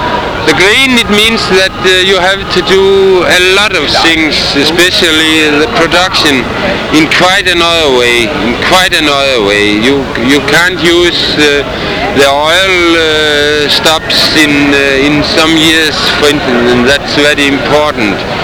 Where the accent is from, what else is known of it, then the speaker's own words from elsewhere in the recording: Denmark; English is a second language; I come from Denmark.